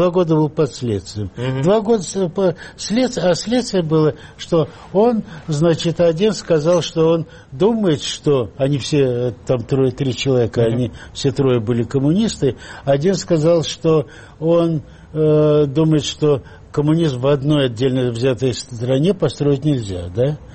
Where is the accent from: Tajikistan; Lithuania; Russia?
Tajikistan; Khujand, Sughd; я родился я в Душанбе, но этот период там мне было там что-то года 3,5, как раз вот после, вскоре после этой аварии мы переехали, мы переехали в Ленинабад, Ходжент, сейчас Худжант называют.